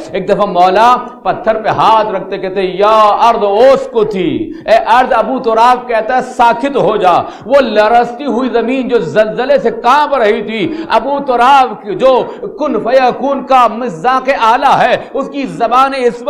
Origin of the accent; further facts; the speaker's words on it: Muhammad Dera, Pakistan; میرا بچپن وہیں گزرا محمد ڈیرے میں.